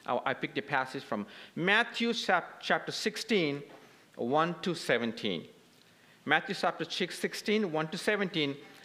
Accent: India; I grew up in Christian. I grew up in India.

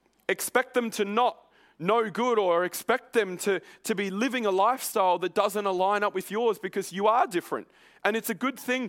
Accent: Brisbane, Queensland, Australia; You know, my family, we grew up in Brisbane.

